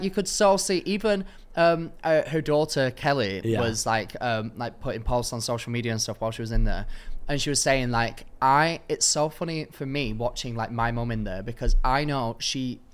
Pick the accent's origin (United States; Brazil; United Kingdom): United Kingdom; Darwen, North West England; Well, I'm from a town called Darwen that is directly next to Bolton.